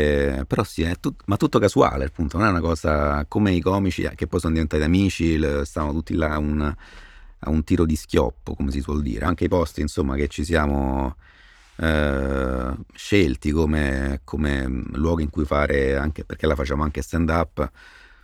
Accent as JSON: {"language": "Italian", "town": "Rome", "region": "Lazio", "country": "Italy", "said": "sono di Roma, sono contento di essere romano, mi piace vivere in città, però non mi sento, ecco, un'emanazione della città. Mi sento un cittadino di Roma"}